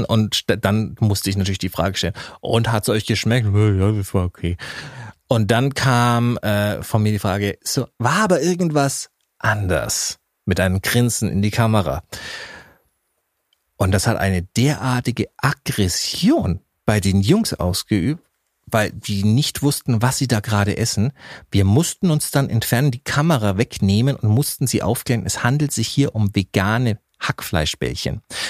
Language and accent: German; Munich, Bavaria, Germany; ich weiß nicht, warum ich es jetzt als Münchner mache.